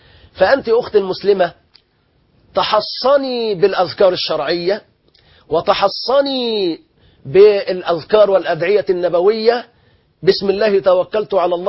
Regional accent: Egypt; بلادنا مصر

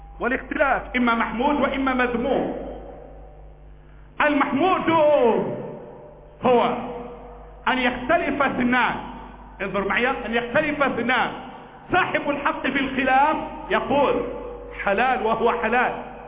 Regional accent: Egypt; نحن ابناء مصر

